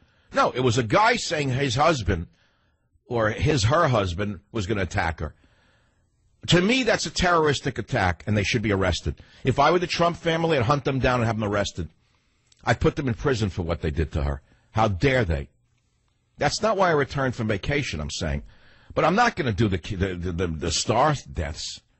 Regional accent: Queens, New York, United States; I dreamed I was, like, back in Queens, New York, trying to get into my mother's house that I grew up in on Utopia Parkway, an attached house.

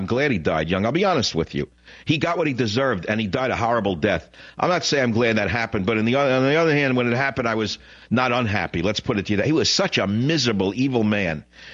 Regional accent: New York, United States; Because I came from New York where, to me, a plant was a lettuce or a tomato.

